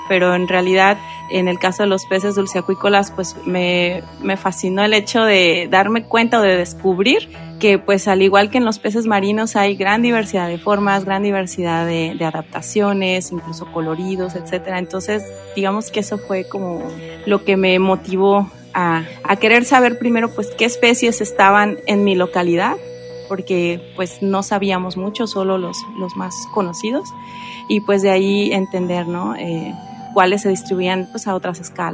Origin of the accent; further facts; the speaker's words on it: Mascota, Jalisco, Mexico; yo creo que mi fascinación por los peces tiene que ver con mi infancia y el lugar donde yo crecí. Yo soy originaria de Mascota